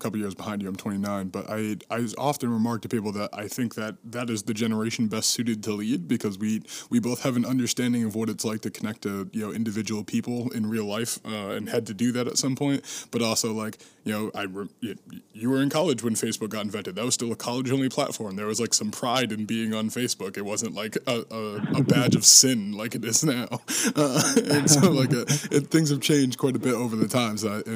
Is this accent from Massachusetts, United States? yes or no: yes; Boston, Massachusetts, United States; I have my own preconceived notions of what childhood in Staten Island is like, being from the East Coast and being from Boston.